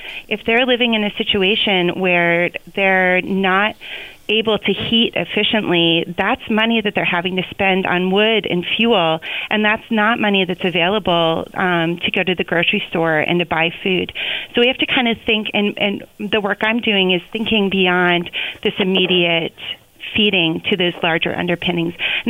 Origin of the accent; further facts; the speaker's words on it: Vermont, United States; first of all, I want to say that I grew up in Vermont, and I understand the relationship between many communities in Vermont and the university